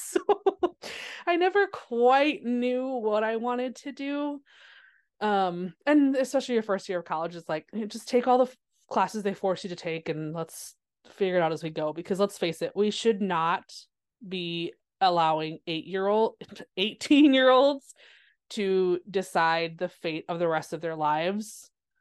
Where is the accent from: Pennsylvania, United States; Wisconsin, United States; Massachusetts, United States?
Wisconsin, United States; I'm born and raised in Wisconsin.